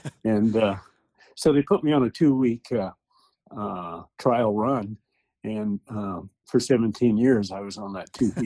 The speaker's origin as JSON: {"language": "English", "region": "Wyoming", "country": "United States", "tie": "born or raised there", "said": "Well, interesting history. I grew up in Wyoming."}